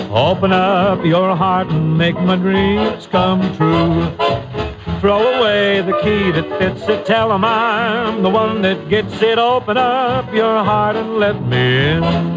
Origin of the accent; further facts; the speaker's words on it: Tacoma, Washington, United States; born there; Well, I was born in Tacoma, Washington